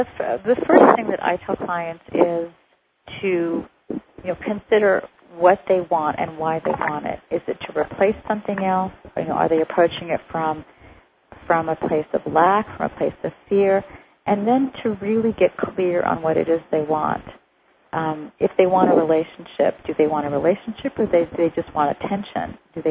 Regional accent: France; And I grew up in France, so I do speak French.

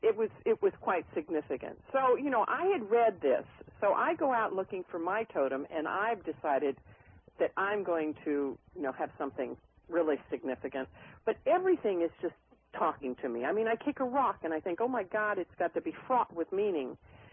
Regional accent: Kodiak, Alaska, United States; But, you know, I was thinking, hey, I was raised in Kodiak, Alaska. I'm a woods woman.

